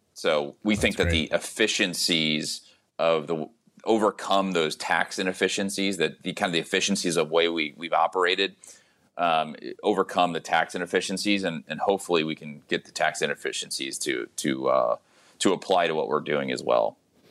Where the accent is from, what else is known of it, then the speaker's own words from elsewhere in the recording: St. Louis, Missouri, United States; I'm from St. Louis originally.